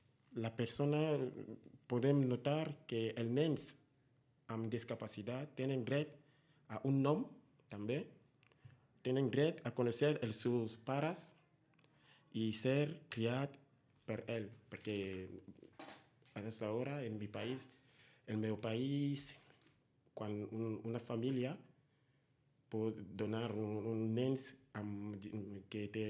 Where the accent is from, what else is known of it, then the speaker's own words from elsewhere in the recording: Cameroon; Catalan is a second language; now in Spain; I com soc de Camerún